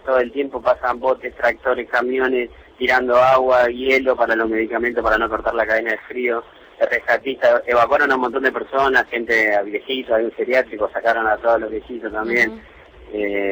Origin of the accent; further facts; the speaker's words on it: San Nicolás, Buenos Aires Province, Argentina; yo soy de San Nicolás, ¿viste?